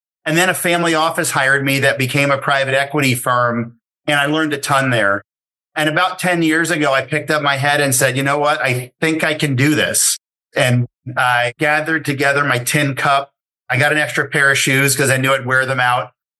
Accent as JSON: {"language": "English", "town": "New York City", "region": "New York", "country": "United States", "tie": "born or raised there", "said": "I was raised in New York City, but a vast majority of our investing is not in New York City."}